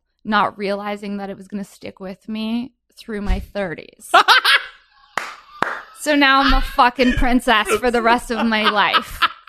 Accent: Encino, California, United States; I am from the San Fernando Valley, 818.

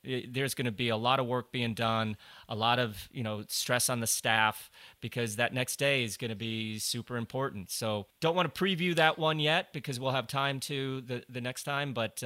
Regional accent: Colorado, United States; Yeah, I grew up in Colorado, so I remember every race that I went to.

